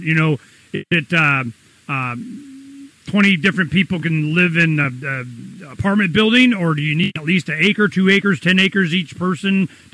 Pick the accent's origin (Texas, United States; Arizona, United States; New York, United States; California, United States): Arizona, United States; when I got married, I got married in Pennsylvania. We're from Arizona. We go back to Arizona to live